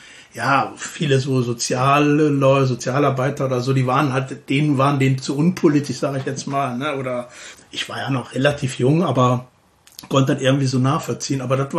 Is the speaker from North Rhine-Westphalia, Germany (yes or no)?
yes; Stolberg, North Rhine-Westphalia, Germany; Ja, ich komme aus Stolberg eigentlich.